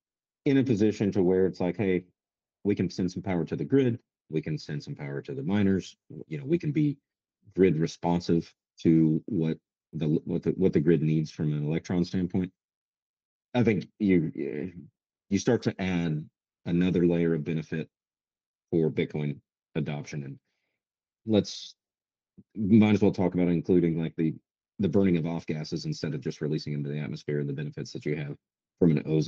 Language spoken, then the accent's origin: English; United States; I'm an American